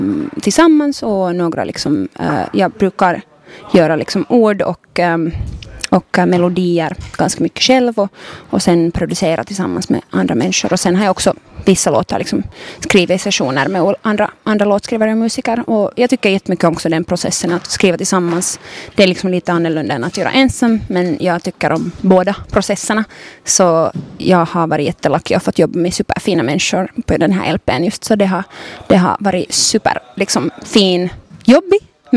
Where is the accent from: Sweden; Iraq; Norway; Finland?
Finland; also born or lived in Berlin; Jag är finlandssvensk, 25-årig artist, låtskrivare, producent, musikerperson. Jag har bott i Berlin 6 år. Nu har jag liksom flyttat hit tillbaka till Norden, så att säga.